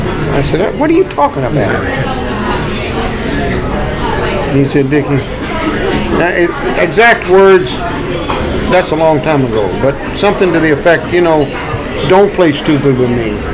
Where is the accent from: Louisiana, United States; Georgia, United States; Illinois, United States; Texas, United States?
Texas, United States; I was from Texas.